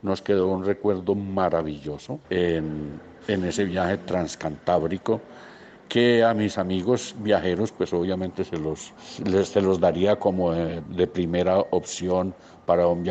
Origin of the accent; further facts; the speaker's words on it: Colombia; y nosotros dos como colombianos.